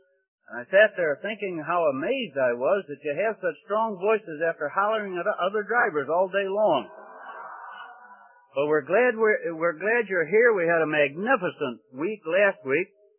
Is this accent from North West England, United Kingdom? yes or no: no; Scotland, United Kingdom; because I'm a Scotsman.